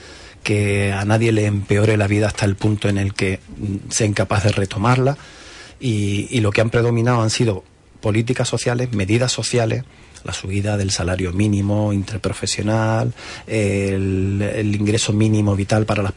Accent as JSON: {"language": "Spanish", "town": "Huelva", "region": "Andalusia", "country": "Spain", "said": "tipo criado aquí en Huelva, más de Huelva que un choco, que un cabezo"}